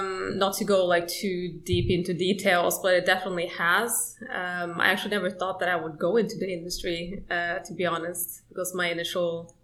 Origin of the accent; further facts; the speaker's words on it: Norway; English is a second language; also born or lived in Sweden; I am originally from Norway, but I'm half Polish as well. My academic background is from Sweden. So I have my bachelor's and master's from Linköping University in Sweden.